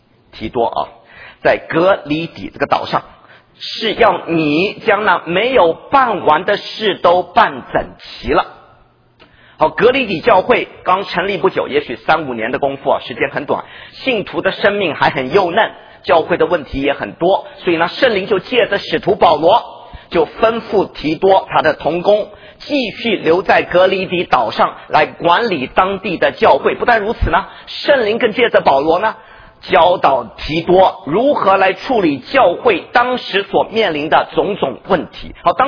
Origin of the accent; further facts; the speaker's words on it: China; 跟我们上一代的中国人，我这一代中国人差不多